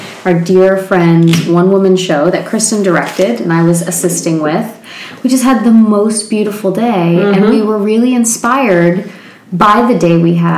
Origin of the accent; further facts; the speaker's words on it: Fredericton, New Brunswick, Canada; a dear friend of mine from my hometown, which is awesome, back home in Fredericton, New Brunswick, Canada.